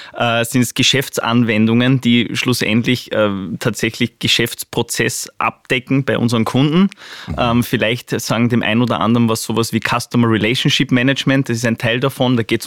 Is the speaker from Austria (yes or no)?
yes; Upper Austria, Austria; born there; now in Vienna, Austria; ich bin gebürtiger Oberösterreicher, seit 2 Wochen 40 Jahre